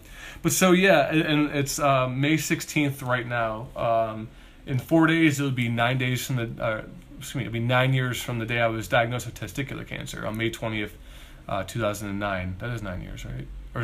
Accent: Cleveland, Ohio, United States; I'm from Cleveland, Ohio originally. I have to always put that out there. It's just a part of who I am.

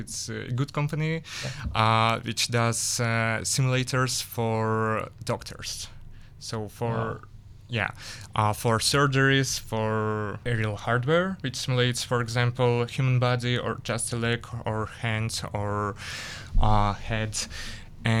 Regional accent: Ukraine; English is a second language; moved away as an adult; now in Israel; No. So, I moved from Ukraine. Mm-hmm. And I was just graduated.

